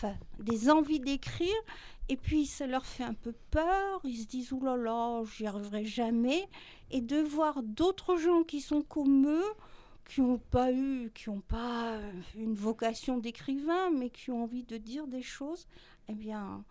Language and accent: French; Grand Est, France; moved away; je suis pas du tout d'ici. Je suis une bonne Lorraine, et je suis là comme depuis 40 ans, plus même. Mais ça fait, oui, depuis 1970